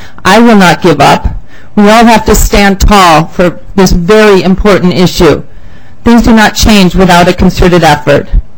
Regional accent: Minnetonka, Minnesota, United States; now in Norway; I grew up in Hopkins, Minnetonka, Minnesota, and went to Hopkins Lindbergh High School.

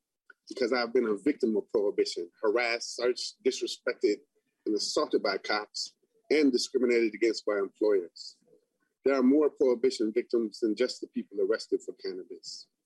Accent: Minneapolis, Minnesota, United States; now in Miami, United States; I'm from North Minneapolis. I'm currently in Miami, Florida.

